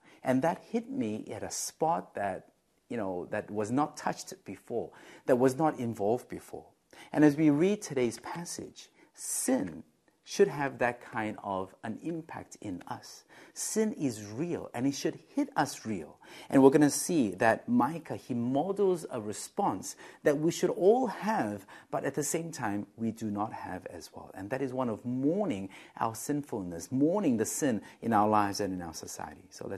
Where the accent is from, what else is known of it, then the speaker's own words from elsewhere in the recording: Sydney, New South Wales, Australia; I love it not just because it's set in Sydney, my hometown